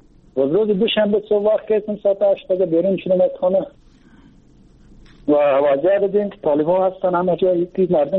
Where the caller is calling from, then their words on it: Kabul, Afghanistan; از کابل هستم، برادر باشنده کابل.